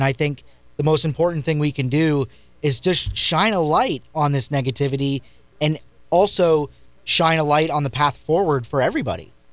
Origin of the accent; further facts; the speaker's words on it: New England, United States; now in Brevard, United States; I hail from New England. We moved to Brevard about 9 years ago.